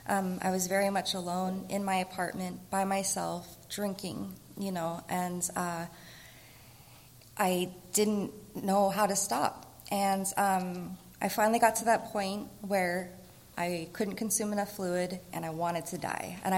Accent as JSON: {"language": "English", "town": "Seattle", "region": "Washington", "country": "United States", "tie": "born or raised there", "said": "And then I grew up in Seattle, so we would go up to Canada."}